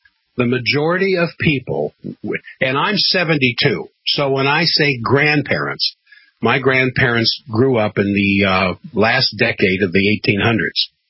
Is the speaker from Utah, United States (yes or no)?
no; Washington, District of Columbia, United States; also born or lived in Northern Virginia; I was raised in Washington, D.C. I think the closest garden had to be 50 miles away into further Virginia, Northern Virginia, where I lived inside the Beltway